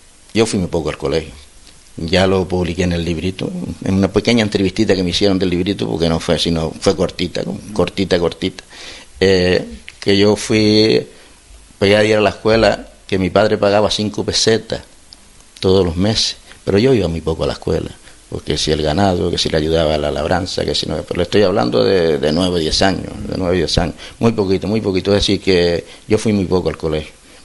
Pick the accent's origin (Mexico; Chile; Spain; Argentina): Spain; Tuineje, Canary Islands; yo nací en Tuineje, me crié en Tuineje, y la verdad es que me vine para Gran Tejar ya, pues ya tenía casi los 33 o 35 años ya